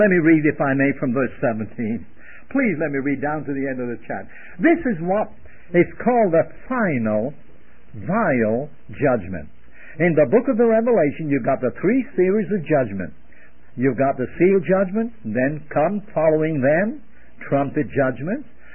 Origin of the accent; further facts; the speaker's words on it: England, United Kingdom; Kind of humbling to me, being an Englishman.